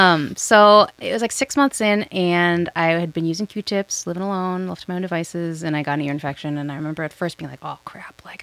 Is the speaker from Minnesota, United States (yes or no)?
yes; Minnesota, United States; And I went to school in Wisconsin. I'm from Minnesota.